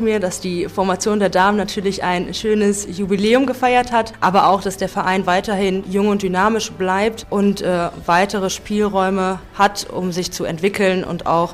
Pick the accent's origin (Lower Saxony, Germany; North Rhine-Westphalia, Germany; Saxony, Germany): North Rhine-Westphalia, Germany; Freckenhorst; Ich war zwar selbst schon in Hothmar, aber trotzdem ist Freckenhorst meine Heimat